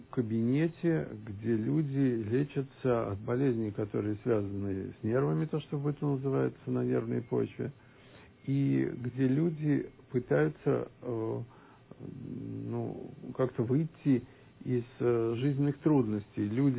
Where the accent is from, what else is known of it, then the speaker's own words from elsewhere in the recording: Samara, Samara Oblast, Russia; мы из Самары, мы здесь вдвоем